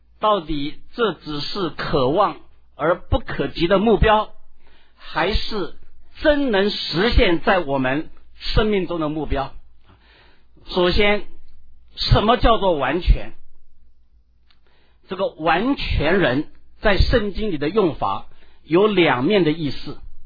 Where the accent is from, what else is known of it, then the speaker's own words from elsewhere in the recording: China; 因为我们中国人应该相当懂这个道理，我们中国自古以来对于做人的道理最基本的 要做一个正人君子，